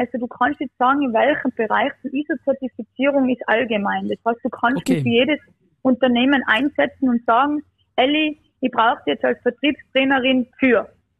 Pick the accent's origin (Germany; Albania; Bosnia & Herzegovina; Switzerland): Bosnia & Herzegovina; first language Bosnian; German is a second language; weil Bosnisch ist ja meine Muttersprache.